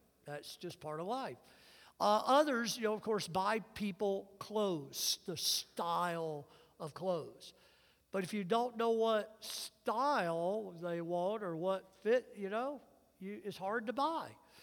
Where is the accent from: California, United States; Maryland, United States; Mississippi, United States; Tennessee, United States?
Mississippi, United States; I remember growing up in Mississippi, we didn't get snow. And because I was down in the southern part of Mississippi.